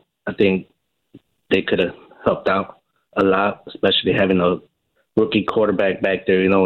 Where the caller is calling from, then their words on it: Chicago, Illinois, United States; Hey, Chicago, South Side.